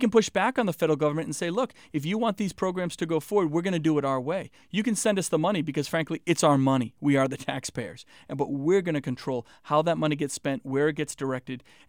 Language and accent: English; New Hampshire, United States; growing up in New Hampshire, where public service is important to all of us